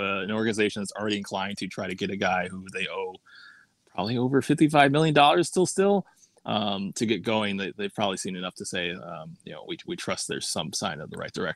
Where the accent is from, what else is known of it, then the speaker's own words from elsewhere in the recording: Chicago, Illinois, United States; born there; I was born in Kenwood, so I guess I can claim like Southside.